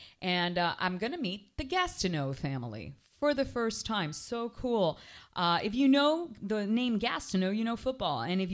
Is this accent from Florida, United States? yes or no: yes; Coral Gables, Florida, United States; a new restaurant here in Coral Gables, my hometown, called Ad Lib.